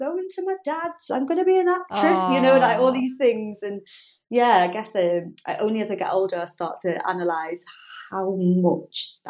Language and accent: English; Rhyl, Wales, United Kingdom; also born or lived in Oldham, United Kingdom; So I was born in North Wales. I grew up in Rhyl. I was there till I was 16 years old. My dad is from Oldham.